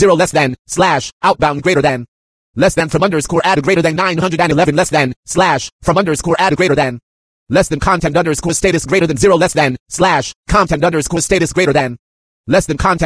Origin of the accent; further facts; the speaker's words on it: San Bernardino, California, United States; my hometown in San Bernardino, California.